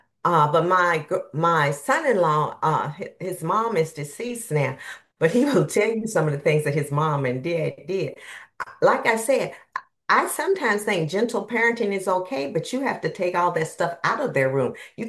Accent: Texas, United States; I'm originally from East Texas. There are no big cities in East Texas.

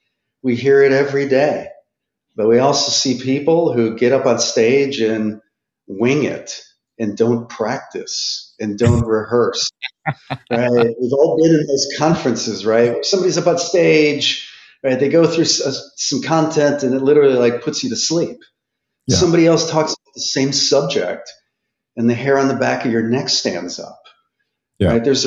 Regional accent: Chicago, Illinois, United States; No. I'm originally from Chicago. So grew up in Chicago.

